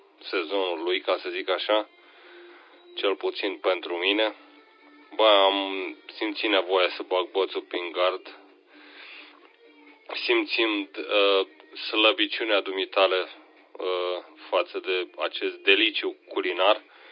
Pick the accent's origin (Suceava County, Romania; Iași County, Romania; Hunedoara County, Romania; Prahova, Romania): Suceava County, Romania; din zona Bucovinei, de aici, de unde sunt eu